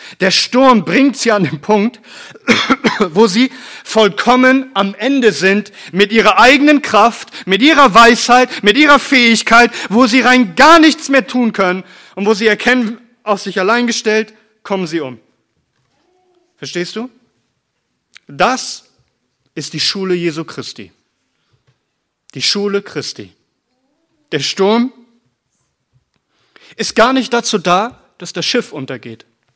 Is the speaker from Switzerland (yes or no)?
no; Lübeck, Schleswig-Holstein, Germany; Ich komme aus Norddeutschland, aus Lübeck. Ich komme von der See. Meine Vorfahren waren Seefahrer.